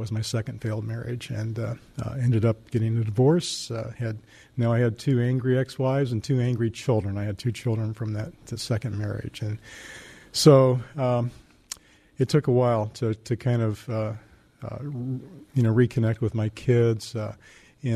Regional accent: Ohio, United States; No, I grew up in Ohio. I was football player in high school.

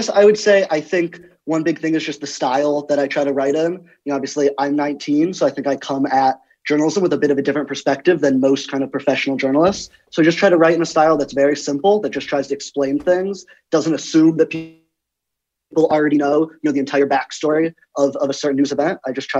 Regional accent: St. Louis, Missouri, United States; now in Washington, United States; I'm from St. Louis, so, you know, journalists, the kind of in the local media that where I kind of came up in.

